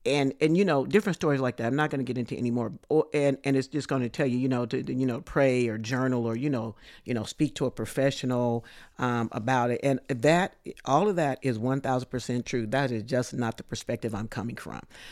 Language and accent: English; California, United States; back in my home state of California, to, you know, some of the uttermost parts of the world.